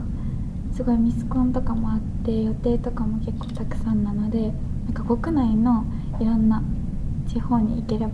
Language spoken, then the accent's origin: Japanese; Tokyo, Japan; 2年生で、出身は東京です。